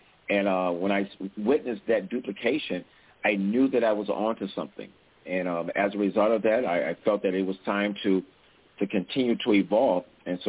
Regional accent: Buffalo, New York, United States; You know, as Ron said, I'm from Buffalo, New York. I reside here.

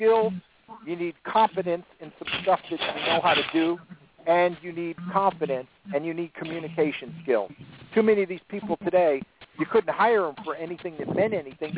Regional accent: Connecticut, United States; And I walked it all as a kid, too, 308 miles of roads in my hometown. And I knew all those roads, and I knew half the state of Connecticut.

